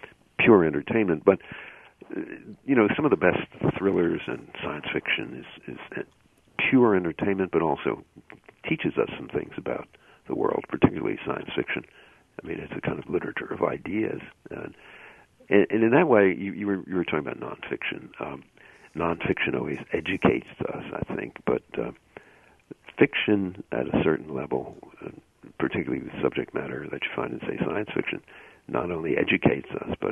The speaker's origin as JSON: {"language": "English", "town": "Perth Amboy", "region": "New Jersey", "country": "United States", "tie": "born or raised there", "said": "landed on the beach at my hometown, Perth Amboy, New Jersey"}